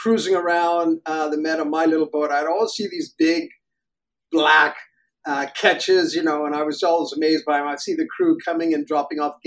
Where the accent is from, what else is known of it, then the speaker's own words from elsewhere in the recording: Canada; now in Europe; I grew up in Canada, but I left there a long, long time ago. I've been traveling a lot in my life, but I spent most of my life in Europe.